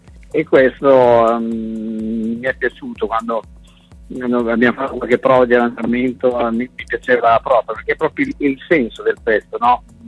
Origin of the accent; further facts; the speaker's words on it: Emilia-Romagna, Italy; Io sono romagnolo e mi è venuto da scrivere questa canzone